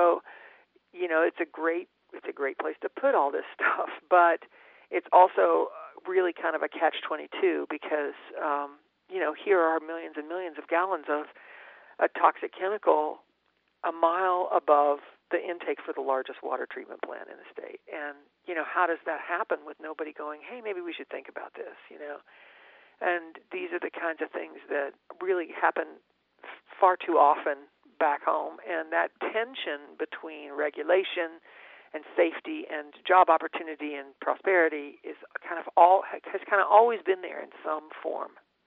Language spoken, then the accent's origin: English; Charleston, West Virginia, United States; there's one stretch between my hometown, Charleston, and Lewisburg, and it was a 90-mile drive